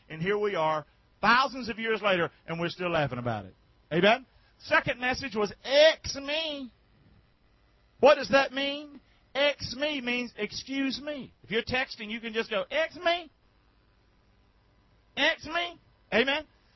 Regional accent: the South, United States; I'm a Southerner, is what I am.

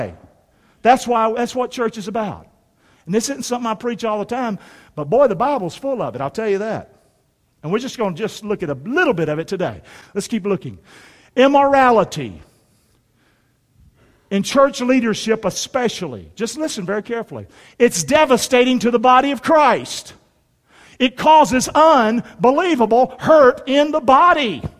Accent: Rockingham, North Carolina, United States; If I'm from Rockingham, North Carolina, I understand it, you can understand it.

